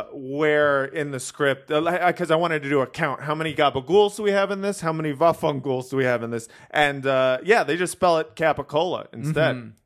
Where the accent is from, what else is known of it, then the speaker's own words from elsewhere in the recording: Los Angeles, California, United States; Yeah, no, I'd never heard gabagool. I grew up in Los Angeles.